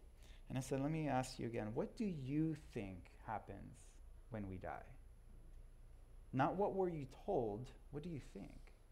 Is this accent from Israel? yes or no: yes; Israel; so growing up in Israel, when somebody bombs a bus, do you know what we do? We catch the next one.